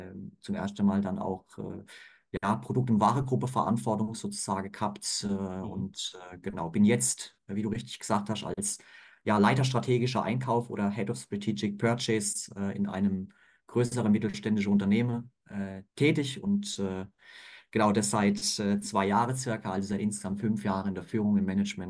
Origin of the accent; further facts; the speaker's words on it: Mannheim, Baden-Württemberg, Germany; ich bin eigentlich aus dem Badener Land, komme aus Baden-Württemberg sozusagen. Und ja, Mannheim ist meine Heimat